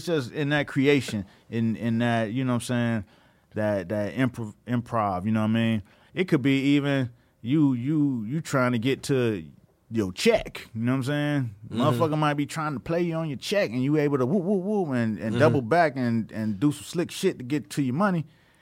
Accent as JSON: {"language": "English", "town": "Miami", "region": "Florida", "country": "United States", "said": "And then, of course, I'm from Miami, so I was like, yo, let's put … on because they was in Tallahassee when I was out there."}